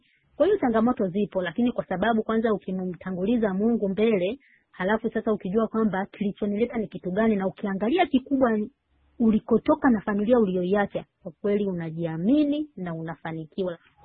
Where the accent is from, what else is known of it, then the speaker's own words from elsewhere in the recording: Tanzania; moved away; sisi kule nyumbani kwetu Tanzania tulishazoea kumsalimia mtu mambo